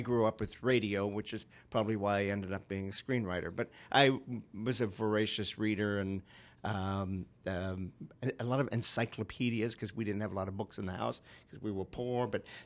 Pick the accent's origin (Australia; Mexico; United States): Australia; My entire family, I grew up in Australia, my family could, give a rat's ass that I wrote anything.